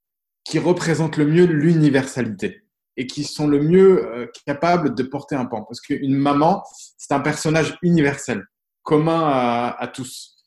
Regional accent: Thiers, Auvergne-Rhône-Alpes, France; j'ai 32 ans. Alors moi, j'ai grandi en Auvergne, dans une ville qui s'appelle Thiers. Je suis d'origine marocaine

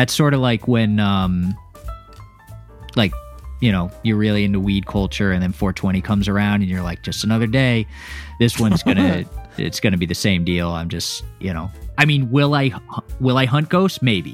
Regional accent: Florida, United States; also born or lived in China / Taiwan; I am. I'm from Florida. I used to live in East Asia, principally China and Taiwan

